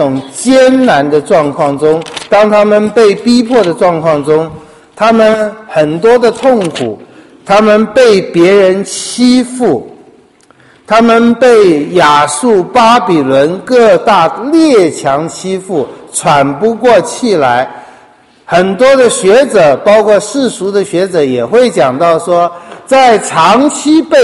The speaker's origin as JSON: {"language": "Chinese", "country": "Taiwan", "tie": "born or raised there", "said": "不过我们小的时候在台湾的漠视论就是有一天我们会反攻大陆"}